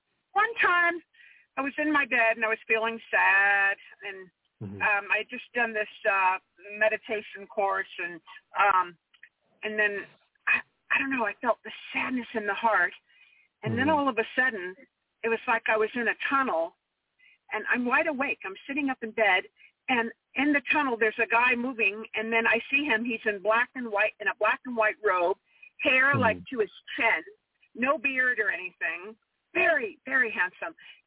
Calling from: Santa Barbara, California, United States; I'm in Santa Barbara, California.

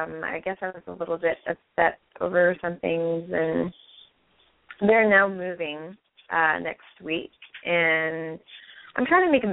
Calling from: New York, United States; I'm calling in from New York.

